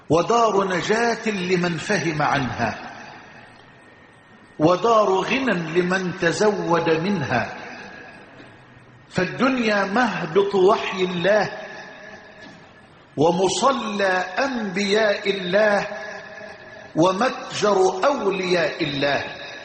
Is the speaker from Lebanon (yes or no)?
no; Egypt